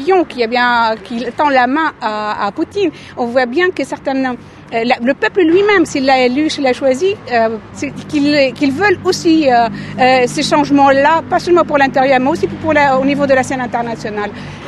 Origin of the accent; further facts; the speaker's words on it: Syria; Nous sommes des Syriens, avant tout.